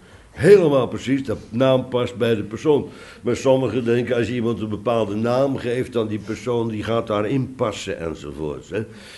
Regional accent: Haarlem, North Holland, Netherlands; wij Haarlemmers lezen dat dan verkeerd enzovoort

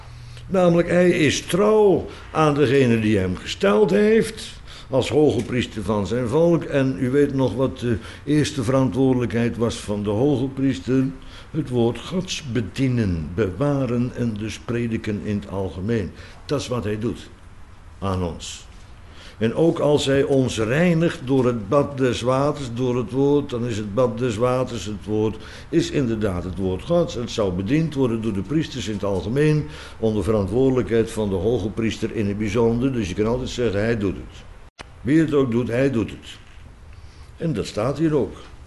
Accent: Bodegraven, South Holland, Netherlands; En ik kom uit Bodegraven, dus wij willen overal kaas van maken.

